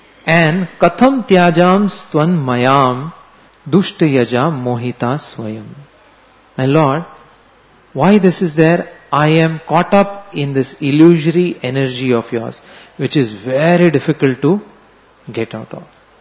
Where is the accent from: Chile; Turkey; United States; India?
India; Mumbai, Maharashtra; I'm from Mumbai.